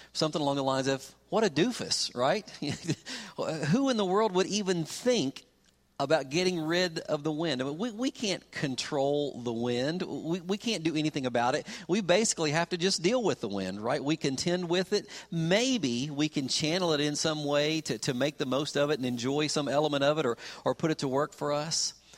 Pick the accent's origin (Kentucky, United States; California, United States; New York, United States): Kentucky, United States; two tornadoes that touched down in the state of Kentucky, my home state, and both of those tornadoes were close to where our parents lived.